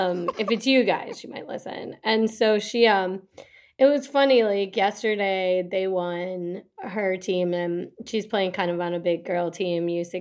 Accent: Detroit, Michigan, United States; I'm from Detroit.

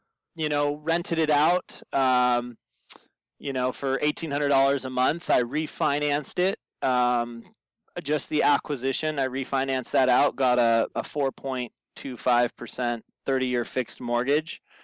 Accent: La Quinta, California, United States; I grew up in Palm Springs area. I grew up in La Quinta, California, went to, you know, elementary, junior high school out there, and then moved out to Orange County for college.

